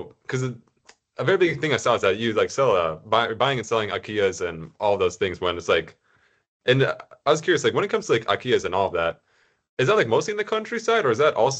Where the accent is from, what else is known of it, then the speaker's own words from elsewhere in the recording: California, United States; Because I'm from California, I've seen earthquakes and all sorts of stuff too.